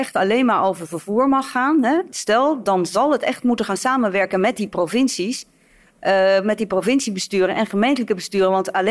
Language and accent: Dutch; Amsterdam, North Holland, Netherlands; Ik kom zelf uit Amsterdam